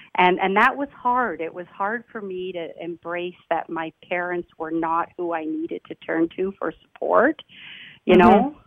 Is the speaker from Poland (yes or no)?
no; Toronto, Ontario, Canada; born there; English is a second language; My first language was not English, even though I was born in Toronto.